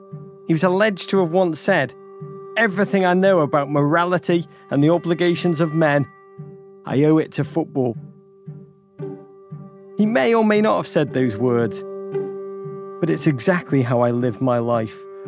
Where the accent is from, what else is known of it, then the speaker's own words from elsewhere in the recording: England, United Kingdom; One thing you've got to understand about growing up in England is that we define ourselves by our football affiliation.